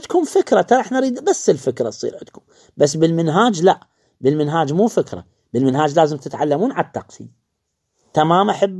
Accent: Iraq; عندنا بالعراق

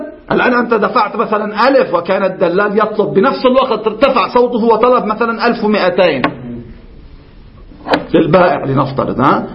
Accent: Lebanon; حتى عندنا في لبنان

